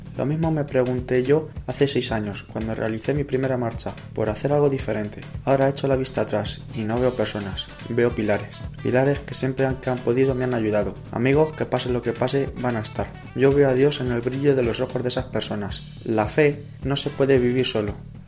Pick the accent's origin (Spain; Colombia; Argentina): Spain; Campo de Criptana, Castilla-La Mancha; joven de Campo de Cristana.